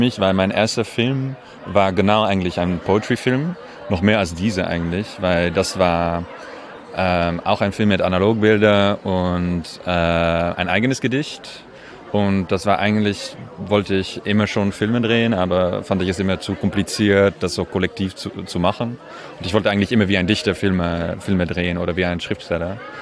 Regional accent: Amsterdam, North Holland, Netherlands; now in Paris, France; Ich komme aus Amsterdam und wohne in Paris.

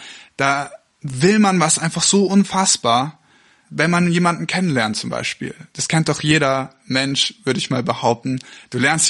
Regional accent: Bavaria, Germany; ich bin halt aufgewachsen auf dem Land in Bayern und es ist sehr schön, dort aufzuwachsen

